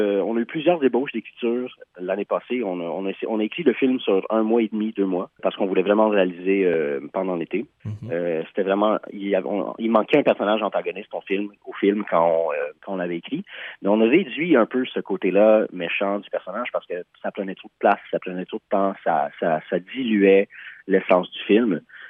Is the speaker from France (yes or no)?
no; Aylmer, Quebec, Canada; now in Hull, Canada; moi et Jean-Philippe, les deux, on est d'Elmer. Les deux, on est en ce moment, j'habite à Hull